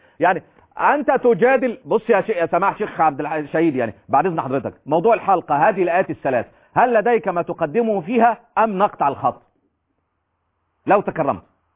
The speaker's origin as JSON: {"language": "Arabic", "country": "Egypt", "said": "يعني زي كما يقولون عندنا في مصر"}